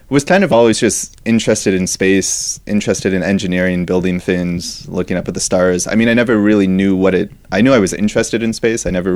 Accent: Toronto, Ontario, Canada; So I grew up in Toronto, was, you know, standard Canadian kid growing up

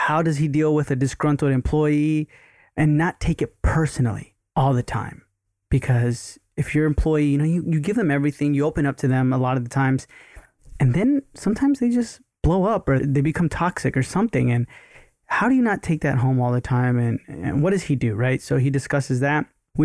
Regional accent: Rosenberg, Texas, United States; also born or lived in Sugar Land; now in Los Angeles, United States; I'm from Rosenberg, Richmond. Then we moved to Sugar Land. So that's why I was like, oh, okay. Houston.

